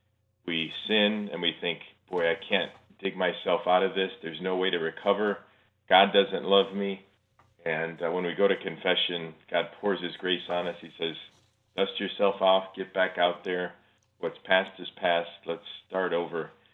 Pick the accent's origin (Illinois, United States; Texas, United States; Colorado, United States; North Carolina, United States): Illinois, United States; You know, I was from Illinois and went to Mississippi State.